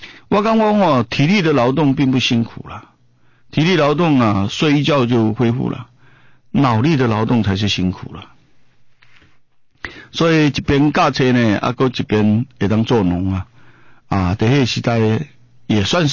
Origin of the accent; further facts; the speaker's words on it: Taiwan; 所以呢他我们台湾人有一句话啦